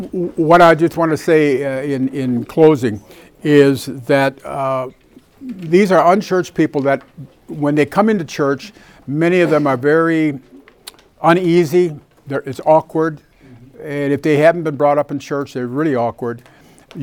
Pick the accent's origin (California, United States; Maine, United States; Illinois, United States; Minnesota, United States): Illinois, United States; Chicago; I'm from Chicago, and originally the Chicagoans and New Yorkers talk fas